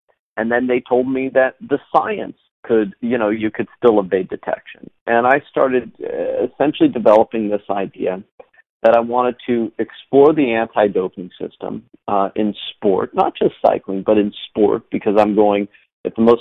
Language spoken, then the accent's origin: English; United States; I presented myself just purely, you know, as an American documentary filmmaker